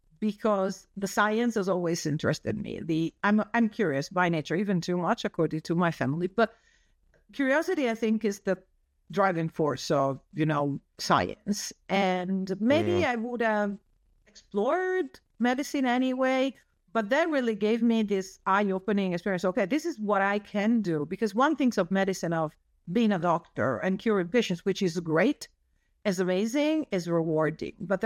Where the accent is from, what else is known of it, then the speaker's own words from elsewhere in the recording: Tuscany, Italy; I was an only child. I grew up in Tuscany, which is, you know, a nice place to grow up in.